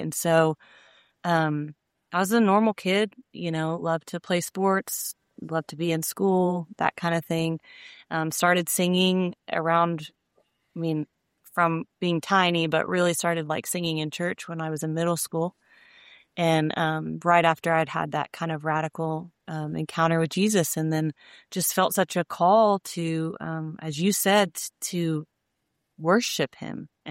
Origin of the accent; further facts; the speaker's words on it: Houston, Texas, United States; I am the youngest of five children born in the Houston area in Texas. Grew up in a beautiful family, a loving home, a believing home